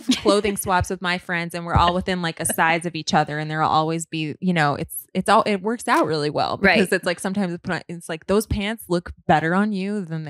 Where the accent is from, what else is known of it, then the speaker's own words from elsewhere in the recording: Indianapolis, Indiana, United States; Yeah, I'm from Indy. I'm from the Midwest.